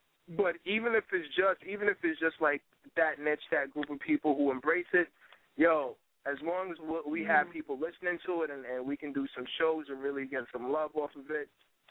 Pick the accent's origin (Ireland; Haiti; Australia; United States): United States; New York; we just try to capture that feel like what it was like growing up in New York, like in the summertime